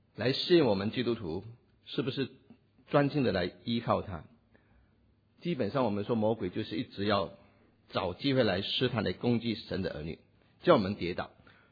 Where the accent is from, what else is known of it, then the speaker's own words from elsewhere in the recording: China; 我们中国人说知己知彼，百战百胜。